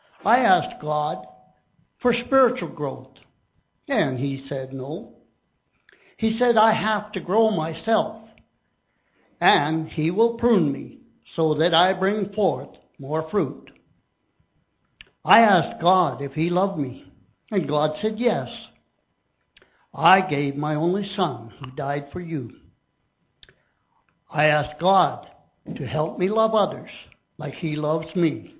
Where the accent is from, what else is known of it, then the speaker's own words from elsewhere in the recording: Alberta, Canada; from Alberta, Canada